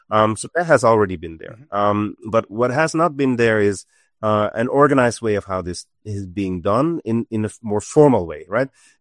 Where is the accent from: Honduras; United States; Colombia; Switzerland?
Switzerland; now in Nairobi, Kenya; I'm based in Nairobi, and originally I'm from Switzerland, and when we started Mr. Green, or I moved to Kenya almost now 11 years ago